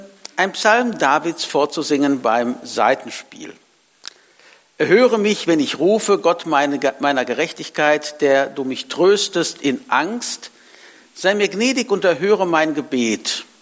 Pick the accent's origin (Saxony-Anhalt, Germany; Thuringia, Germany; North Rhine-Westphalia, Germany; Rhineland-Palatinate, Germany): North Rhine-Westphalia, Germany; Wülfrath; Ich komme aus Wülfrath, war da lange Zeit Pastor, davor in anderen Gemeinden.